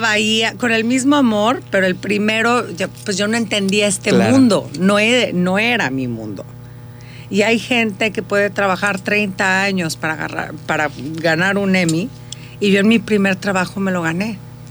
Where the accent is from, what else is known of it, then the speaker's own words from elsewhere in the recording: Mexico; para que vean lo increíble que somos nosotros los mexicanos, lo increíble que es la bahía.